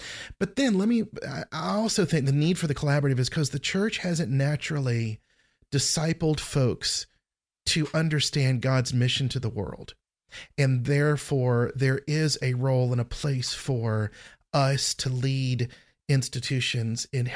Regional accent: Georgia, United States; I'm from Georgia, and I think about that red Georgia clay, and it's so firm and hard.

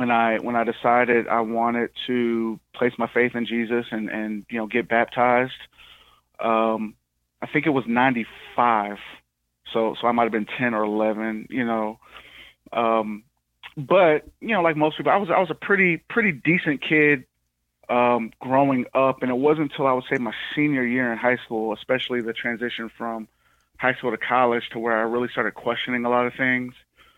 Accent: Texas, United States; now in Miami, United States; So I grew up in Texas, met my wife in Texas. She was born and raised in Dallas. And then a few years ago, about close to almost three years now, we moved to South Florida to help out a small church in the Miami area.

